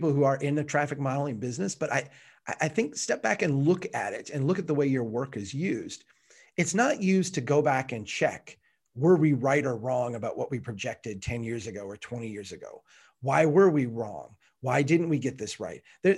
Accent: Minnesota, United States; I'm from Minnesota.

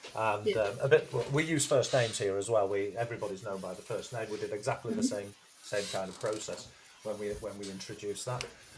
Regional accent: Blackburn, North West England, United Kingdom; I grew up in Blackburn, which is an old Lancashire mill town

